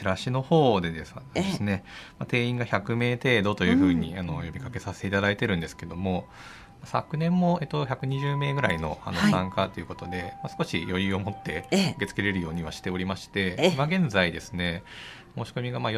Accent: Owariasahi, Aichi, Japan; 私も尾張旭市で生まれて育ってずっと過ごしてますので

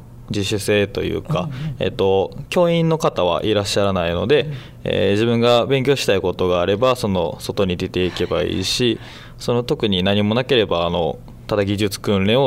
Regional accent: Osaka, Japan; はい、大阪出身です。

